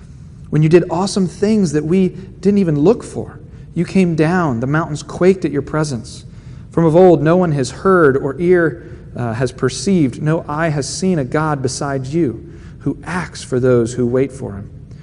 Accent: Virginia Beach, Virginia, United States; We were down in Virginia Beach, which is my hometown. My mom lives right on the bay.

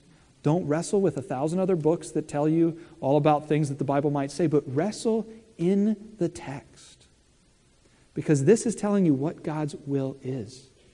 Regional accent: Virginia, United States; I grew up in Virginia. I listen to country music.

